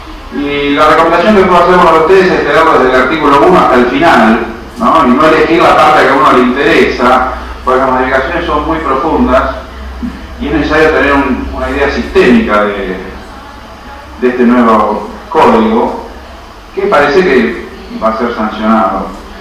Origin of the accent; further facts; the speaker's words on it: Mar del Plata, Buenos Aires Province, Argentina; Vengo de Mar del Plata, como se habrán dado cuenta.